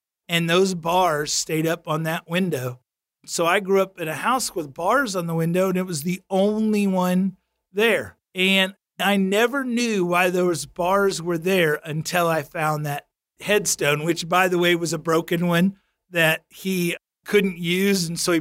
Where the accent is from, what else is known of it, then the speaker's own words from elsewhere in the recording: Ozark, Missouri, United States; a lot of those headstones are still in the cemetery in my hometown in Ozark, Missouri